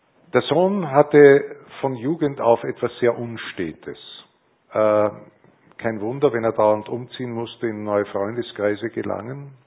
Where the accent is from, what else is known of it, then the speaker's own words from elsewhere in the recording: St. Pantaleon, Austria; komischerweise in St. Pantaleon, wo ich herkomme